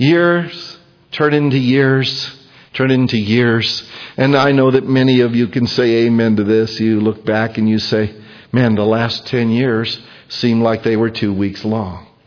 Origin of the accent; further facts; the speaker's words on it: Idaho, United States; but usually we're from Idaho